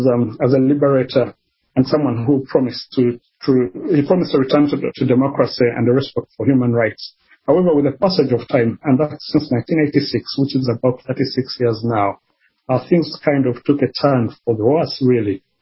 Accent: Kampala, Central Region, Uganda; moved away as an adult; now in United Kingdom; Kampala, which is the capital city, in at Mulago Hospital. And I did study there. I grew up there. I had my education there, primary school, secondary, and university. Grew up there. And then in my early 20s, probably about 24, 25, I moved from Uganda to the United Kingdom.

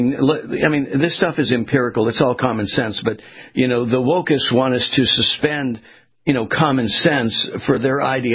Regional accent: California, United States; moved away as an adult; I'm from California. I saw what, you know, was happening there 11 years ago, and that's what brought me east.

